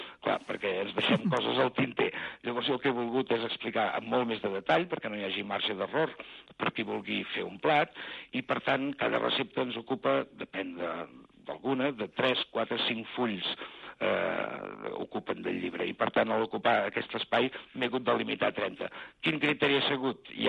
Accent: Girona, Catalonia, Spain; vam posar de Girona perquè nosaltres som de Girona

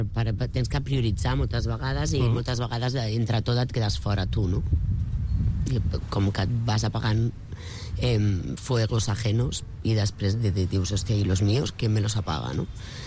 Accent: Catalonia, Spain; Vull dir, que és que jo sóc catalana. Jo sóc catalana, a mi m'agrada molt, jo tinc la meva família aquí

